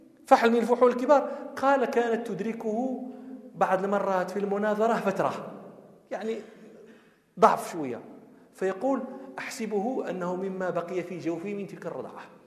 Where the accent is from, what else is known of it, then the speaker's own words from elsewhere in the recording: Morocco; عندنا في المغرب من لا ينادي ابنته إلا بللا، للا يعني سيدتي